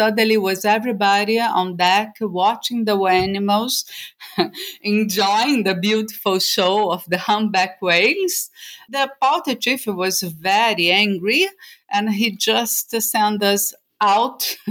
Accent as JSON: {"language": "English", "region": "Rio de Janeiro", "country": "Brazil", "moved": "as an adult", "lives_now": "Norway", "said": "I live in Norway, in a small island with only 10,000 people. So it's very different from where I'm from, Rio de Janeiro, big city in Brazil."}